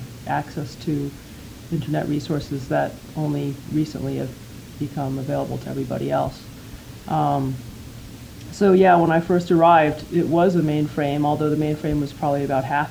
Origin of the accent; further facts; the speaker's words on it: Rochester, New York, United States; also born or lived in Manila, Philippines; well, I was born in Manila, Philippines. That's where my family is from. But at an early age, at 6 months old, we moved to Rochester, New York.